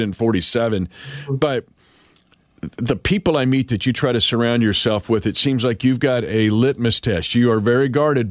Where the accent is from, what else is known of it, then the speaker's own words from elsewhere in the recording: Kansas, United States; Even though I grew up in Kansas, I'm a freak about it.